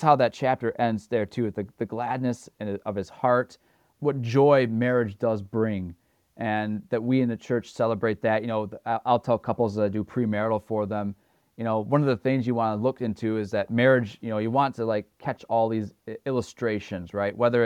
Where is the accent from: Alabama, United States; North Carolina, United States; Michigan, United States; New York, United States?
Michigan, United States; I remember I was in Wisconsin, I'm from Michigan originally